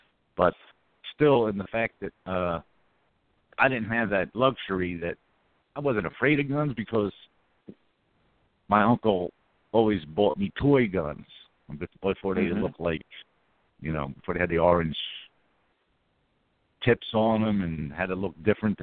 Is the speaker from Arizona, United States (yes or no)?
no; Philadelphia, Pennsylvania, United States; also born or lived in southern New Jersey; I was one of those people that, growing up in the Philadelphia area and then living in southern New Jersey, just outside, a little more rural at the time